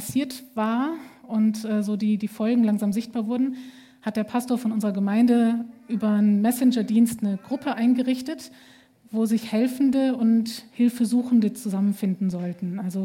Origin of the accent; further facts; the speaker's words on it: Bonn, North Rhine-Westphalia, Germany; Ich habe gesagt, ich komme aus Bonn